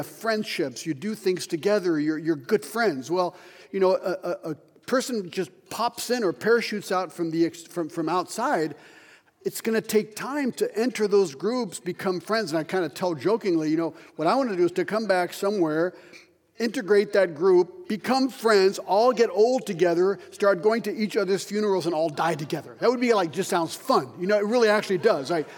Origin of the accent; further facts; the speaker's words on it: Geneva, Switzerland; because I was raised in Geneva, so I've been there 55 years.